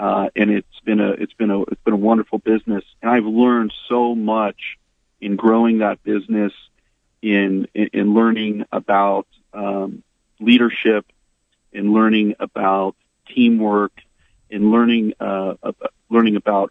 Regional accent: Fort Scott, Kansas, United States; I grew up in Fort Scott

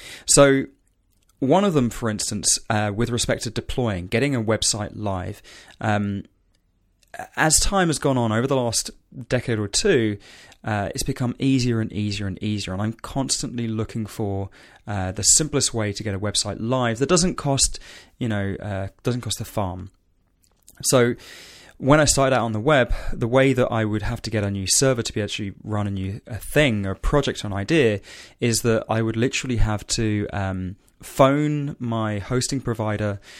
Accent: England, United Kingdom; as an Englishman

